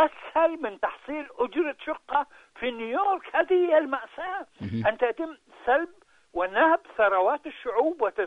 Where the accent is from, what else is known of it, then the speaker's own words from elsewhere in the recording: Palestine; أنا فلسطيني وأعلم ماذا يعمل الفاشيون الصهاينة منذ قرن